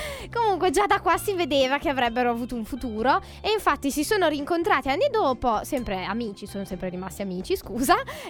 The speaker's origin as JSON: {"language": "Italian", "town": "Reggio Emilia", "region": "Emilia-Romagna", "country": "Italy", "said": "Felino, perché io sono di Reggio."}